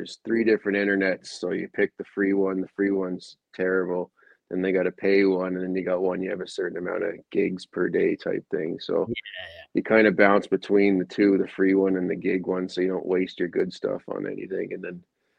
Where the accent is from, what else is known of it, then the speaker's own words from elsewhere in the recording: Prince Edward Island, Canada; The Maritimes. I grew up in Prince Edward Island.